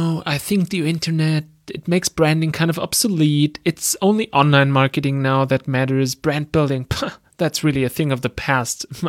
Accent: Germany; accent: German; English is a second language; I'm from Germany, as you can tell by my accent.

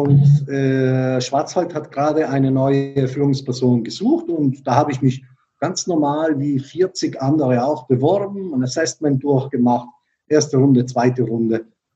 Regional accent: Bolzano, Trentino-Alto Adige, Italy; now in Germany

